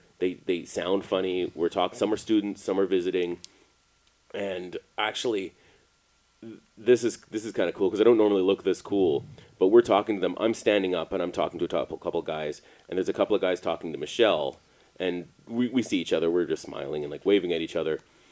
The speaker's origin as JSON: {"language": "English", "country": "Canada", "said": "I don't know a lot about the IRA because I'm from Canada"}